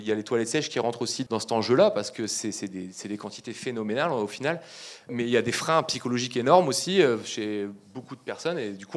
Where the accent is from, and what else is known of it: Arras, Hauts-de-France, France; born or raised there